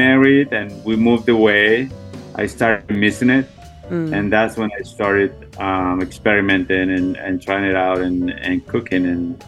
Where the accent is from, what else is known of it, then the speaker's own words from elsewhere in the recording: Bogotá, Bogotá Capital District, Colombia; I'm from Bogota, Colombia.